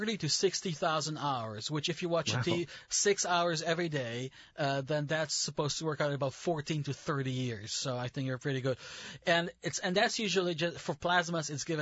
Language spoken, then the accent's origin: English; Czechia; I'm from the Czech Republic. It used to be Czechoslovakia, so it used to be one country, one federal country.